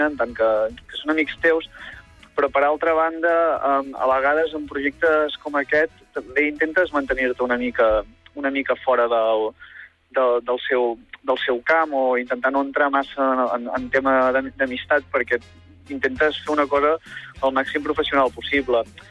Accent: Ripoll, Catalonia, Spain; Jo soc de Ripoll i ells sempre han voltat per allà, la majoria són del Ripollès

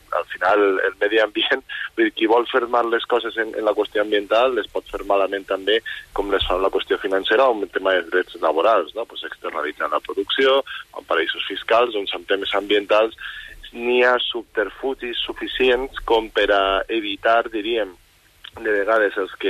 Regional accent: Valencia, Valencian Community, Spain; i jo soc de València, en particular a València, per ficar-vos el cas

